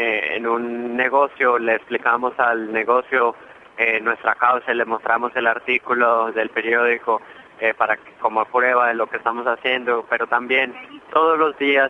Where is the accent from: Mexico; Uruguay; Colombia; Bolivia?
Colombia; y yo soy de Colombia.